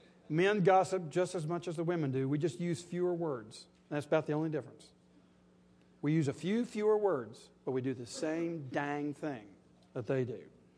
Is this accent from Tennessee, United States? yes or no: yes; Athens, Tennessee, United States; There's a family in the town I grew up in East Tennessee, Athens, Tennessee.